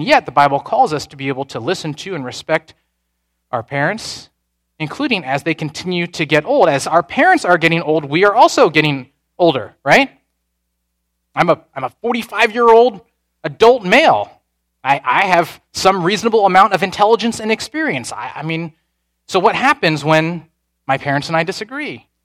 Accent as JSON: {"language": "English", "town": "Carmel", "region": "Indiana", "country": "United States", "tie": "born or raised there", "said": "As a, whatever, 6-year-old, 7-year-old, 8-year-old growing up in Carmel, Indiana, at that point in time, this is in the 80s"}